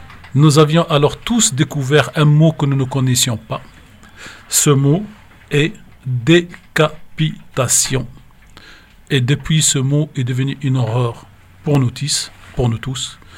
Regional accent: Tunisia; moved away; vous savez, j'ai quitté la Tunisie pour pouvoir continuer à dire ce que j'ai envie de dire quand je ne suis pas d'accord.

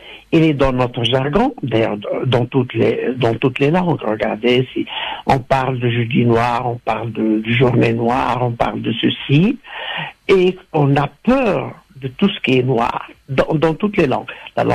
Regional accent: Tunisia; parce qu'on est humain, parce qu'on est tunisien, après tout, entre nous.

